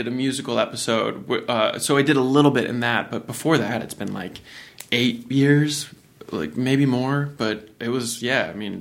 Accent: Virginia, United States; when I was like a 13-year-old doing musical theater growing up in Virginia

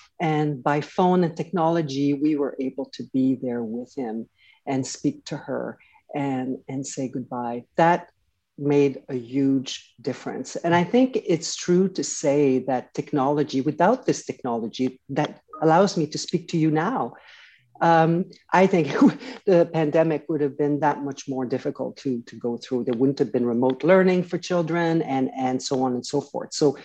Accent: Canada; When I grew up in Canada, when I was going to school

